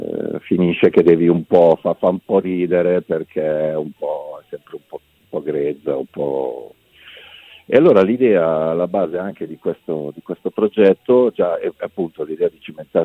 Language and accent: Italian; Lombardy, Italy; accent: Brianzolo; il mio dialetto, che è il brianzolo, che in realtà è un milanese un po' più paesano